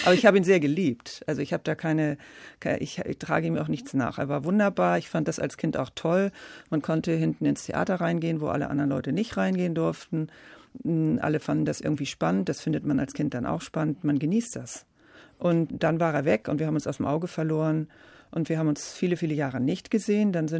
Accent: Zurich, Switzerland; born there; In der Zeit danach deshalb, ich bin in Zürich geboren, weil er in Deutschland noch nicht wieder auftreten durfte.

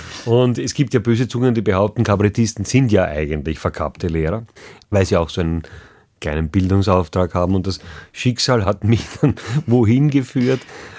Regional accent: Vienna, Austria; Also da spreche ich natürlich jetzt als Wiener, weil bei uns der Humor sozusagen Teil des täglichen Lebens ist.

